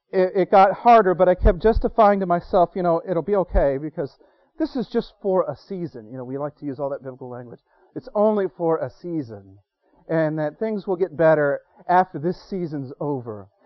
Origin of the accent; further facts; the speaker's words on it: Florida, United States; also born or lived in Illinois; I grew up in Florida for the most part. The first 6 years were in Illinois.